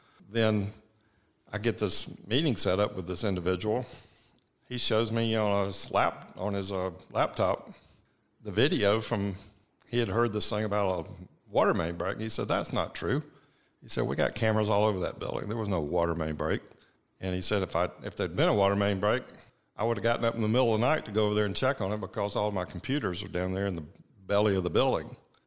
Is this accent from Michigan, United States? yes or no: no; Beaufort, Georgia, United States; I grew up in Beaufort, Georgia, which is, you know, 20 miles from Winder.